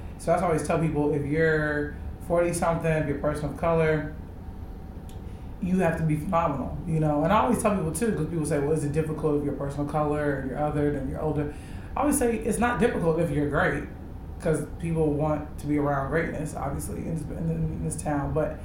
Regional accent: Chicago, Illinois, United States; Yeah. You know, I think, Chicago is a big part of who I am.

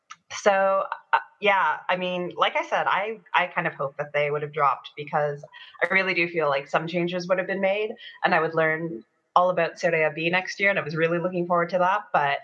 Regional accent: Toronto, Ontario, Canada; accent: Canadian; North America. That's not the same as America. And it's my Toronto accent.

